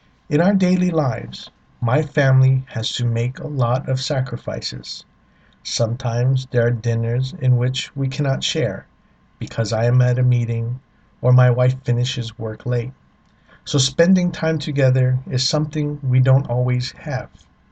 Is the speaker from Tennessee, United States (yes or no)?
no; Hawaii, United States; moved away; I got to take my family to places that I frequented growing up on Oahu.